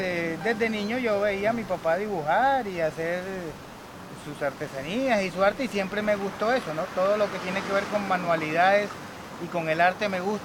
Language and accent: Spanish; Turbaco, Bolívar, Colombia; Acá hay un pueblo que se llama Turbaco. Yo vivo en Turbaco, nací ahí en Turbaco.